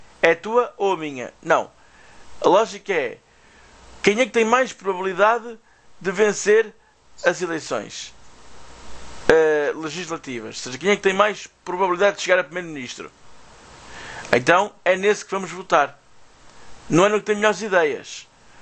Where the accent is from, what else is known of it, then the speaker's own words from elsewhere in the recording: Portugal; somos eu português e o Pablo brasileiro